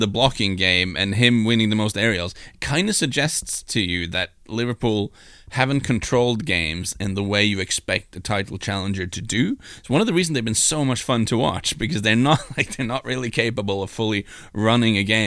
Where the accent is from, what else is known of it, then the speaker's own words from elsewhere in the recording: Rogaland, Norway; English is a second language; One of the best strikers in the world is a kid from my hometown.